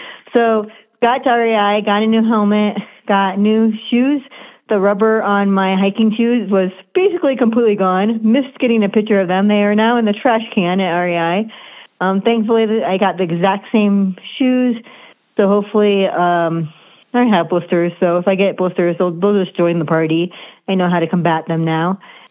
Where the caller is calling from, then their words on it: Flagstaff, Arizona, United States; I'm calling in from Flagstaff.